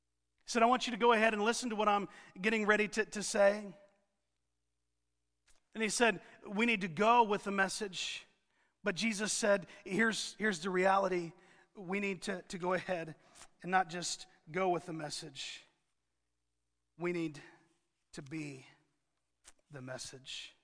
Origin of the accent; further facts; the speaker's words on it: Avon, Indiana, United States; I thought that number seemed a little high because I grew up in Avon.